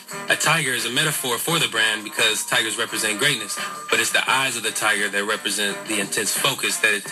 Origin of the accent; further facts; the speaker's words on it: Pontiac, Michigan, United States; also born or lived in Detroit; I'm 20 years old. I was born in Detroit, raised in Pontiac